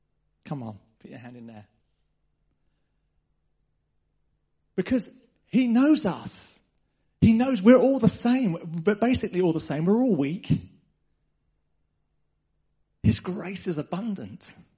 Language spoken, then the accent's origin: English; England, United Kingdom; That deserves more than a polite ripple of applause. We're too English.